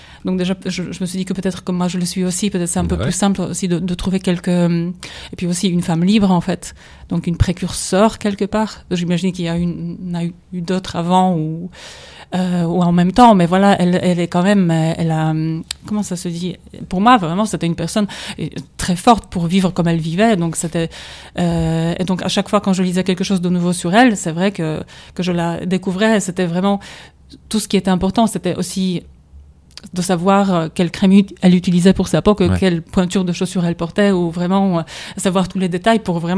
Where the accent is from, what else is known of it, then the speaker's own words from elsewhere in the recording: Poland; Moi, par exemple, je suis polonaise